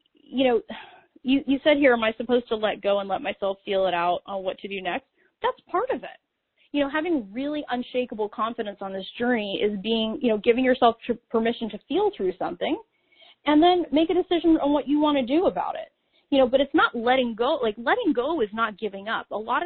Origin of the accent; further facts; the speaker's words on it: California, United States; Yes, I'm from California, so I'm biased.